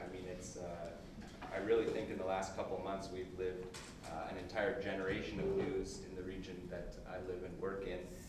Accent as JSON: {"language": "English", "town": "Toronto", "region": "Ontario", "country": "Canada", "tie": "born or raised there", "said": "how I ended up growing up in Toronto and going to university at Dalhousie"}